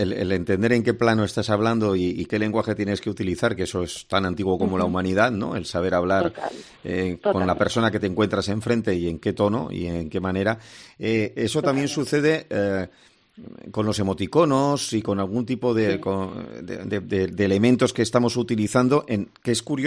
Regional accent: Bilbao, Basque Country, Spain; Yo soy de Bilbao, soy vasco

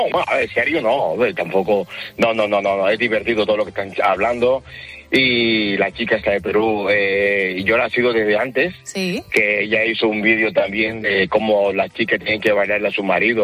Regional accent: Colombia; now in Spain; Yo soy de Colombia y vivo en Cataluña hace 25 años.

